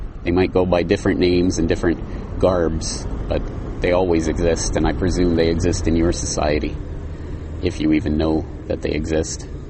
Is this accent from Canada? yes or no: yes; Canada; Maybe I'm biased, being Canadian. Oh, maybe I should explain that. Canada, it's a region, a geographical region, but it's also a political entity in our day and age.